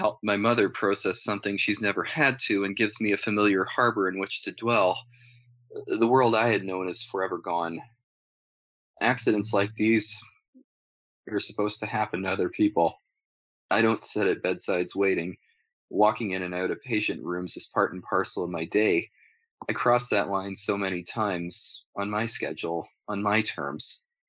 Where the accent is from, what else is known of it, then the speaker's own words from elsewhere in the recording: Canada; now in United States; my interpretation as a Canadian pediatrician of the practices of American adult medicine was going to be littered with contingencies.